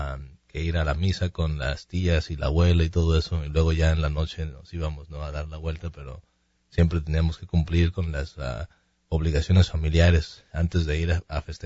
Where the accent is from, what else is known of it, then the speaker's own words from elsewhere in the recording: Mazatlán, Sinaloa, Mexico; Especialmente en las playas, como en Mazatlán, de donde yo soy